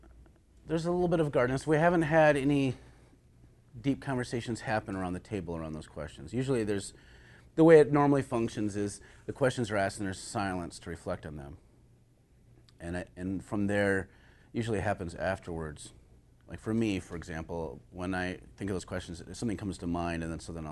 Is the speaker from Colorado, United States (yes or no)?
no; Minnesota, United States; I'm from Minnesota. We're very passive-aggressive people.